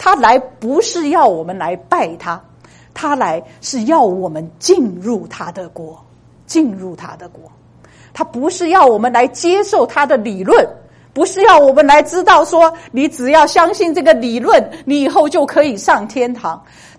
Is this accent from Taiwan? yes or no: no; China; 所以对于我们中国人来说我们更熟悉的是我们觉得佛教我们比较熟悉